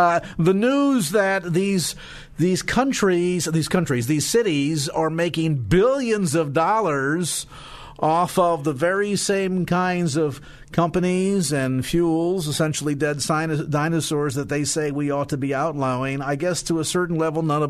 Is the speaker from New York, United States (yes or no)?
no; California, United States; and I say this as a Californian